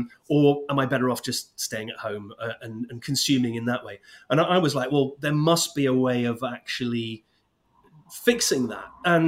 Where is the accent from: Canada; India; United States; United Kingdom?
United Kingdom; Scotland; I grew up in the Highlands of Scotland.